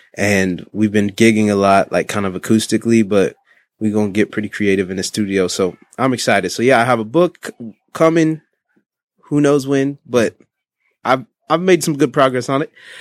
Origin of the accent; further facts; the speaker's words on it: Long Beach, California, United States; At the time that I was growing up in Long Beach specifically, you know, some of the West Coast was running.